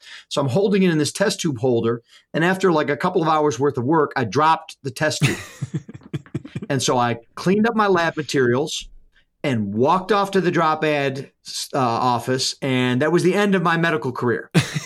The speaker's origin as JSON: {"language": "English", "town": "Grand Island", "region": "New York", "country": "United States", "tie": "born or raised there", "also_born_or_lived": "Niagara Falls", "said": "I was born in Niagara Falls. My parents moved to a place called Grand Island, which is a large freshwater island between Niagara Falls and Buffalo."}